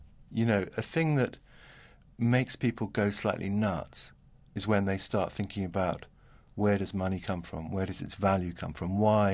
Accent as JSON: {"language": "English", "country": "Hong Kong", "tie": "born or raised there", "lives_now": "London, United Kingdom", "said": "I grew up in Hong Kong, and London used to seem very grey."}